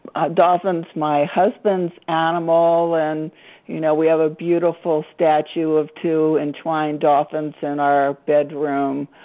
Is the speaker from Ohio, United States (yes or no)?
no; Huntington, Pennsylvania, United States; I'm from Huntington, Pennsylvania